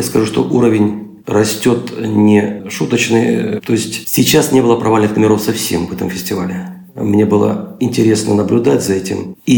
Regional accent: Adygea, Russia; из Адыгеи.

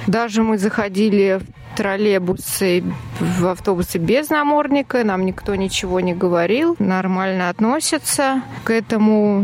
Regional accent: Ryazan, Ryazan Oblast, Russia; Я из Рязани, не работаю, но я в обществе хожу, пою, в клубе выступаю

